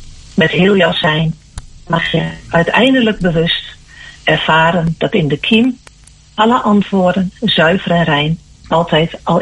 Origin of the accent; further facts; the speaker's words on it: Haaksbergen, Overijssel, Netherlands; also born or lived in Velp; Ik ben geboren in Velp. En groeide vanaf mijn 3e levensjaar op in Haaksbergen.